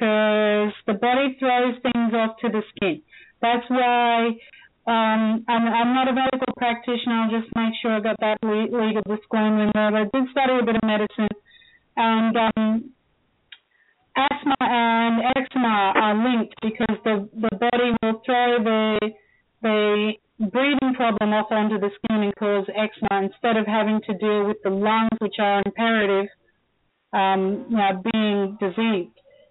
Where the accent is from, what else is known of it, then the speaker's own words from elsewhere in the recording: Australia; also born or lived in Scotland; Well, I'm Scottish, so I'm Scottish, brought up in Australia. I have terms that Australians use sometimes.